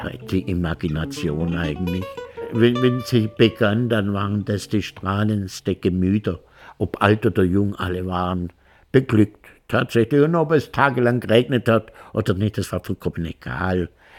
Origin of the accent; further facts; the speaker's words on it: Baden-Württemberg, Germany; Aber als Kind habe ich das wirklich im Schwarzwald nicht erfahren.